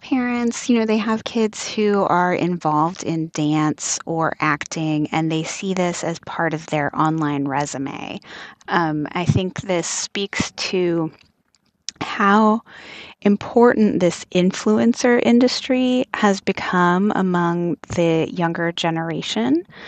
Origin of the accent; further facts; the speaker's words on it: United States; But then, you know, on the other hand, I mean, I'm coming from the United States, you know, we at least give parents a lot of leeway